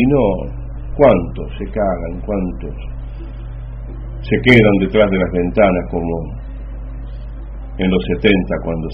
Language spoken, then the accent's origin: Spanish; Argentina; qué carajo somos los argentinos